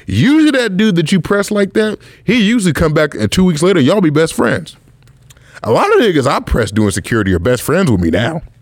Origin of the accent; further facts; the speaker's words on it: United States; I know because we grew up in America, we taught that this is the greatest country in the world